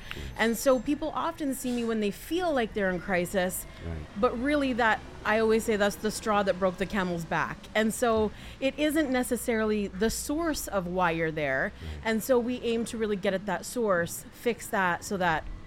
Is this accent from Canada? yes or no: yes; Canada; I'm Canadian, yep.